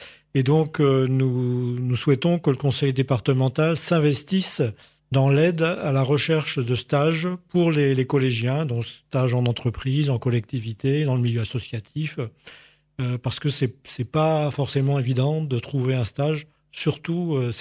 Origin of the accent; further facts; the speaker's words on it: Brittany, France; je suis devenu Tarnais grâce à l'école des mines d'Albi, Carmaux. Donc, d'origine, je suis breton, j'ai 66 ans